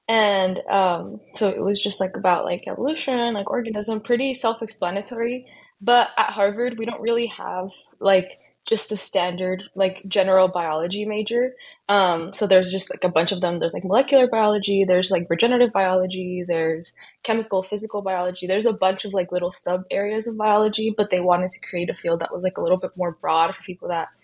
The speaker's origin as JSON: {"language": "English", "town": "Ciudad Juarez", "region": "Chihuahua", "country": "Mexico", "tie": "born or raised there", "also_born_or_lived": "Santa Teresa, New Mexico", "lives_now": "United States", "said": "I go to Harvard University. I'm studying integrative biology, and I'm originally from Santa Teresa, New Mexico, but I grew up in Ciudad Juarez, Mexico."}